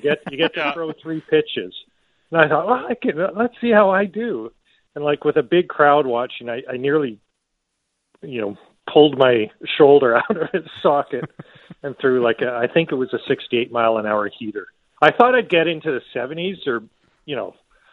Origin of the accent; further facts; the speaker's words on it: Scotland, United Kingdom; being Scottish